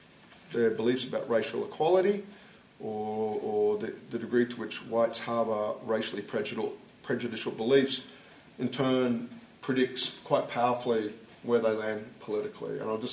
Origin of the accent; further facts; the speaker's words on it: Australia; I remember, you know, I grew up in Australia